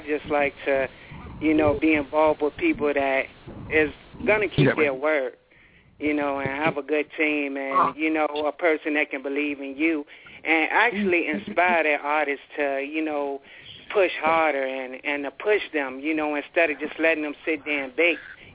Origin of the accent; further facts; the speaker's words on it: Richmond, Virginia, United States; Yeah, this is … I'm the artist from Richmond, Virginia